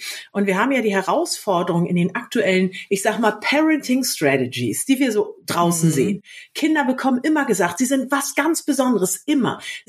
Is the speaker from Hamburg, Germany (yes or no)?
yes; Hamburg, Germany; ich bin Hamburgerin.